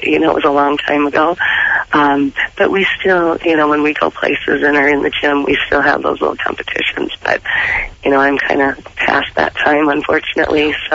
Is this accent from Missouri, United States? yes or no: no; Devils Lake, North Dakota, United States; I'm from North Dakota, so I went to school at Devil's Lake Central High School.